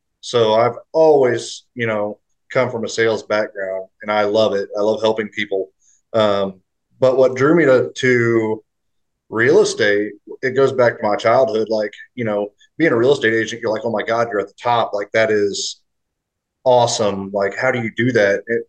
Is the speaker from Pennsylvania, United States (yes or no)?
no; Rolla, Missouri, United States; I come from Rolla, Missouri. It's central Missouri located. I mean, just small town. Handshake still means something. I am very much small town boy.